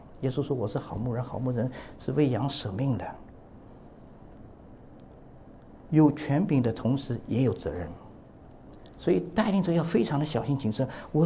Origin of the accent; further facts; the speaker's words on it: China; 就像我们中国人写一个太阳的太有一点，对不对？